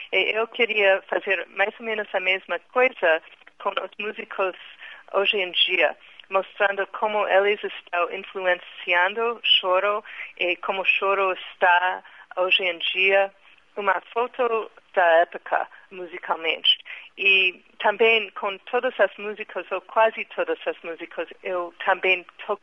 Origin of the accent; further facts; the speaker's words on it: United States; Portuguese is a second language; Para mim, como americana, a parte muito difícil é entender e conseguir é o sotaque musical de choro.